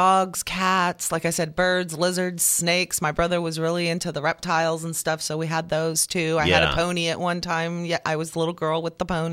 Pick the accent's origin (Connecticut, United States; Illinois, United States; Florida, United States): Florida, United States; Well, I was born in South Florida, moved up to North Florida for a while, but yes, longest in this area, St. Pete Seminole.